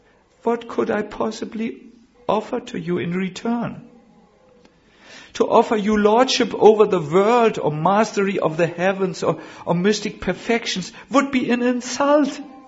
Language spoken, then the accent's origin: English; Germany; I'm sorry, I'm from Germany, I'm a little offensive by nature.